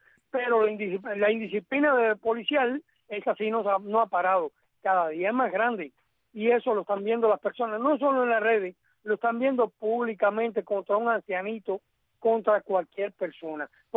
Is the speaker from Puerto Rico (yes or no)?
no; Cuba; Y son cosas que estamos viviendo los cubanos y las estamos viviendo de cerca.